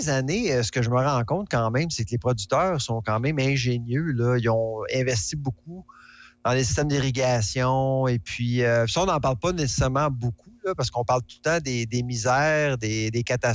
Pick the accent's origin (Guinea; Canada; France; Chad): Canada; Quebec; moi, je viens des cantons de l'Est.